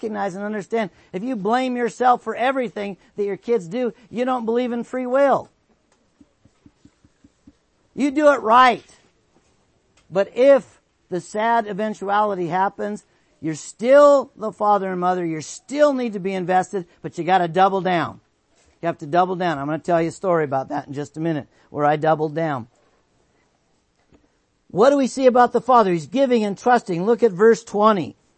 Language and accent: English; Oregon, United States; I grew up in Oregon.